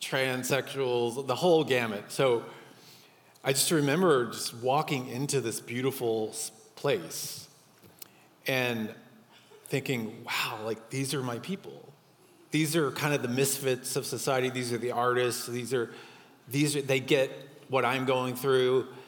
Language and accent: English; Dallas, Texas, United States; And I grew up in Dallas, Texas. So back in the day, it was very taboo to have those feelings, right?